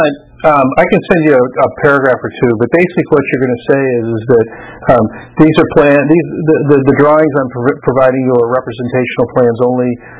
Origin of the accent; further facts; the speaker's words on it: Detroit, Michigan, United States; I grew up in the Detroit area